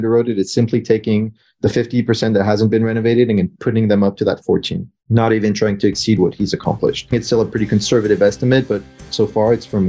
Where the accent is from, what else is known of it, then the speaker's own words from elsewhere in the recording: France; now in Los Angeles, United States; I'm from France and I live most of the time now in LA.